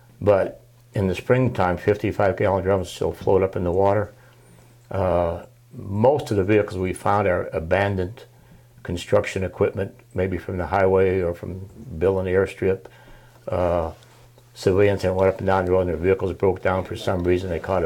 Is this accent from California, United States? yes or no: no; Montana, United States; I was born and raised in Montana and joined the military in high school.